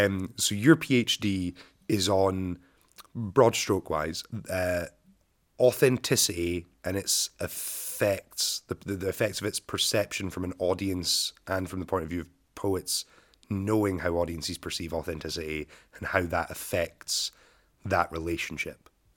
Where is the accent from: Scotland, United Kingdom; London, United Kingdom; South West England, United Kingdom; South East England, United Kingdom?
Scotland, United Kingdom; Glasgow; I'm historically from Glasgow. I probably come from a much worse, like, sort of like poverty demographic or whatever, class demographic than a lot of poets.